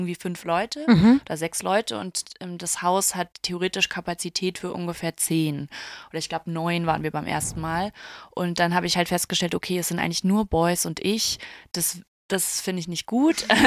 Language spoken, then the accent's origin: German; Munich, Bavaria, Germany; now in Berlin, Germany; Und ich bin ja in München aufgewachsen. Ich liebe die Berge. Das ist quasi in meinem Blut drin. Und das vermisse ich in Berlin sehr.